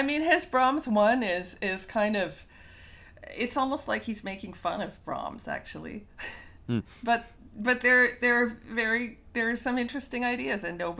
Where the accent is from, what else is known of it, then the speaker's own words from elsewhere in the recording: Canada; I'm Canadian, so we had the CBC.